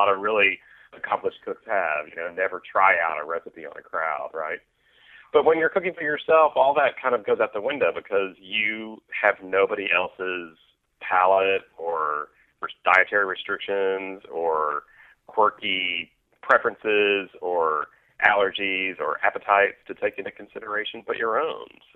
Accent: Texas, United States

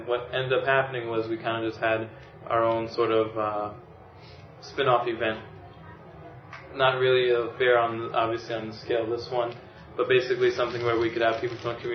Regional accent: New York City, New York, United States; I'm from the Bronx. I'm from the Bronx, born and raised.

